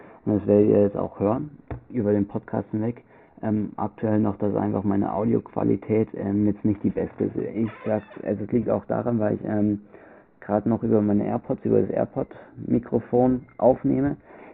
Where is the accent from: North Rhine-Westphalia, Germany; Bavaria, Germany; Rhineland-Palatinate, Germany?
Bavaria, Germany; accent: Franconian; Wir kommen aus Bayern, daher reden wir auch ein bisschen im Bayerischen, beziehungsweise wir kommen auch aus Franken. Das heißt, wir reden auch ein bisschen im fränkischen Dialekt.